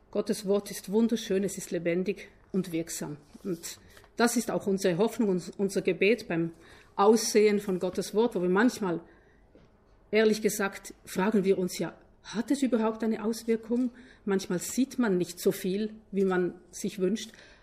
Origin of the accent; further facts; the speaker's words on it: Uruguay; Ich bin aus Uruguay.